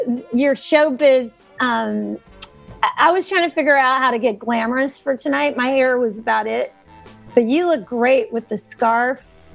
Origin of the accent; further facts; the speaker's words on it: the South, United States; and I grew up in the South. and I grew up with all kinds of people.